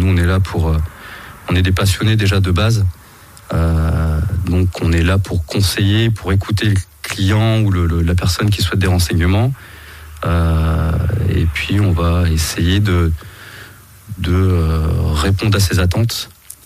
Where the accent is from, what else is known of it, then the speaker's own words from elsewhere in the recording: Moulins, Auvergne-Rhône-Alpes, France; N'étant pas originaire de Nevers de base, on est originaire de Moulins 100%